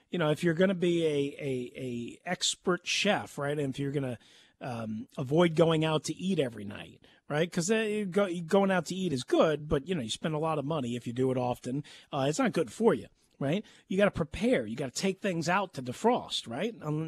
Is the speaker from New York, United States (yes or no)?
yes; New York, United States; I mean, literally, I grew up on South Shore of Long Island.